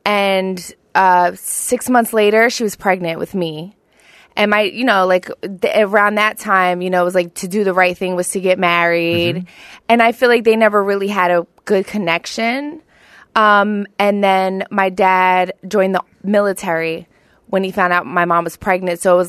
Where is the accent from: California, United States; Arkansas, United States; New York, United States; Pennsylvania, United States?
Pennsylvania, United States; Philadelphia; I grew up in South Philly. I'm a hometown Philly girl.